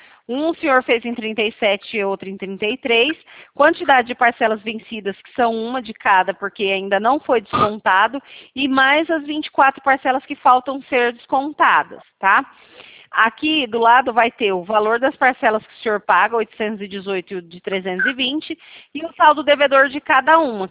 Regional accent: Presidente Prudente, São Paulo, Brazil; eu sou aqui de Presidente Prudente.

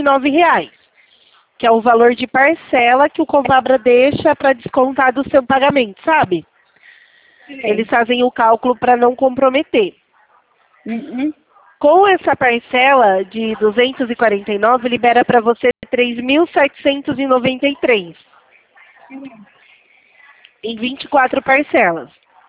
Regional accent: Itatiba, São Paulo, Brazil; eu sou daqui de Itatiba.

